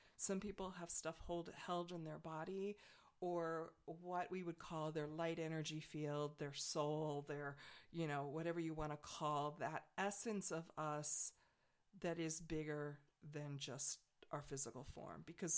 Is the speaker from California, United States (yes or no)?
no; Rockford, Illinois, United States; I'm from Rockford, Illinois. What can you do? You can take a girl out of the Midwest. You can't take...